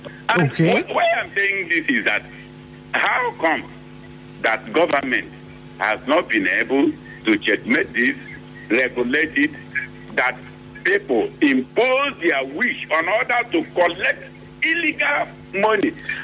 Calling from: Abia, Nigeria; I am calling from Abia, sharing common boundary with you, Mogeto Zago.

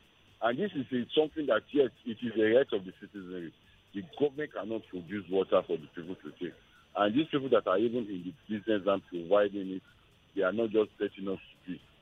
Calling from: Ojota, Lagos, Nigeria; I'm calling from Ojota, Lagos.

